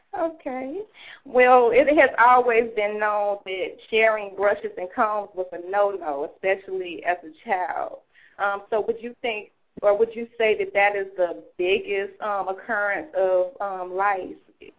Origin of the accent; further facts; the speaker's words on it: Chicago, Illinois, United States; I'm from the Chicago area.